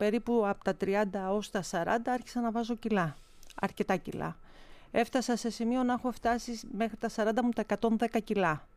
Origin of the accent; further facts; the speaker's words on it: Argostoli, Ionian Islands, Greece; now in Athens, Greece; Είμαι Κεφαλονίτισσα, γεννήθηκα εκεί, μεγάλωσα εκεί μέχρι τα αργοστόλια.